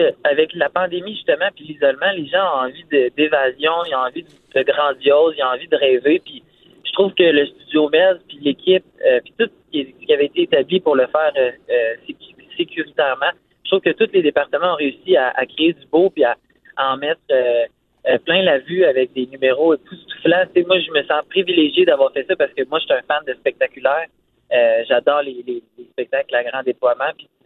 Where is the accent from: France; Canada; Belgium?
Canada; Victoriaville, Quebec; Moi, j'ai grandi à Victo. Ma famille est de Victo. Je suis né à Victo. Mais à partir de secondaire 4, à mes frais, j'ai décidé d'aller au Collège Saint-Bernard à Drummond.